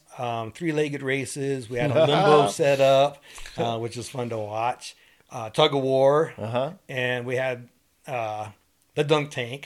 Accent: United States; When people ask me, well, what party are you with? I'm an American.

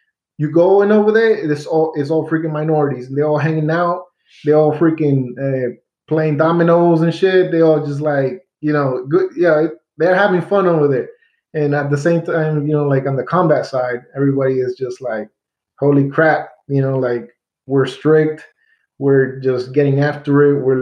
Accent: New York City, New York, United States; because growing up in New York City, the white people that you do see really are like Albanian or Polish or something like that.

